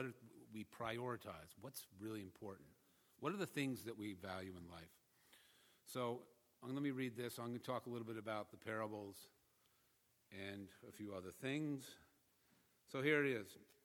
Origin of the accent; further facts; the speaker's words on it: Katonah, New York, United States; when the Methodist minister in my hometown over the border in Katona did my brother's wedding